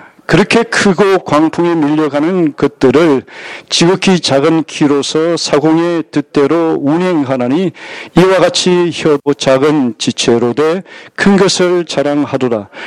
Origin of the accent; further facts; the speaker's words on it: Gyeongsang, South Korea; 저는 경상도 사람이고 제가 자란 환경, 또 가정, 주위에 보는 사람들 말 언어 자체가 엄청나게 거칠고